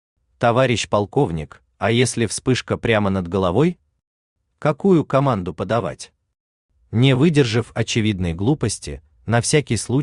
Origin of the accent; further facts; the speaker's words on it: Kharkiv, Kharkiv Oblast, Ukraine; moved away as an adult; моя малая родина неожиданно оказалась в другом государстве. Я прожил в родном городе 23 года, едва ли не треть жизни. Но именно в Харькове прошли лучшие годы, там я вырос и сформировался как личность.